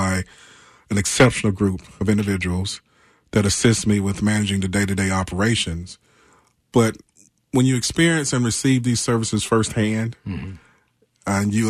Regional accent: Fayetteville, North Carolina, United States; having that experience firsthand with my brother growing up in Fayetteville, North Carolina, being raised by my grandmother

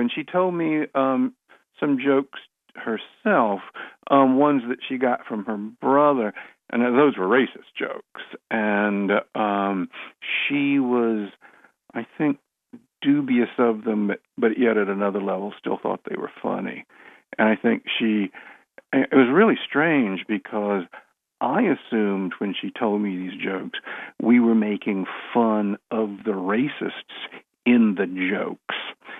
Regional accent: Southern US, United States; That was part of growing up in the South at that time.

